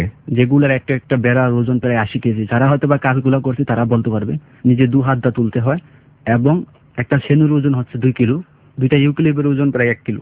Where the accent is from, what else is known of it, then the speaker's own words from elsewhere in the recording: Munshiganj, Dhaka Division, Bangladesh; now in Singapore; Munshiganj.